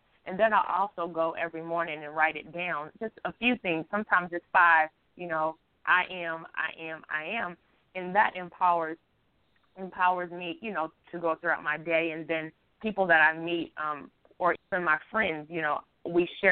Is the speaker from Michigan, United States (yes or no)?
no; Mississippi, United States; I'm from Mississippi, and I hosted an event last year for girls 9 through 18